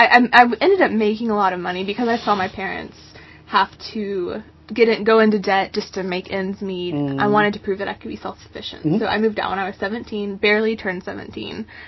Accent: Fort Worth, Texas, United States; I was born in Fort Worth, Texas. So I'm a Texas girl.

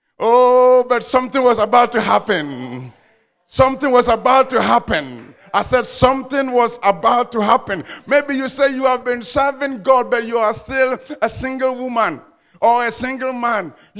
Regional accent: Ghana; Because growing up in Ghana, there is something that your father would tell you, men don't cry.

